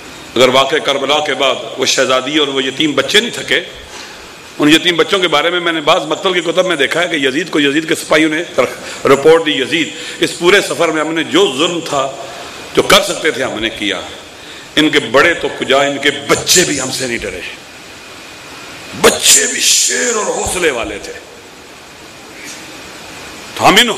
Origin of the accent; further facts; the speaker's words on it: Gujar Khan, Punjab, Pakistan; born there; now in Rawalpindi District, Pakistan; جس حلقے میں میں پیدا ہوا ہوں، گجر خان کا حلقہ ہے، مجھے تو نہیں پتا تھا کہ وہاں 80,000 شیعہ ووٹ رجسٹرڈ ہے